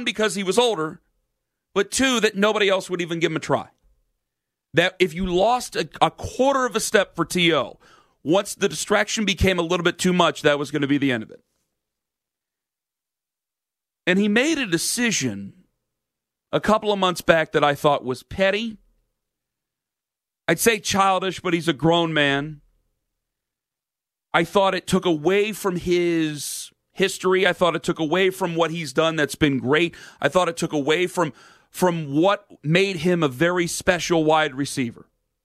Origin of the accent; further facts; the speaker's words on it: Canton, Ohio, United States; born there; Stuff that's been said to me since I was born in Canton, Ohio, and more than likely will die in Northeast Ohio.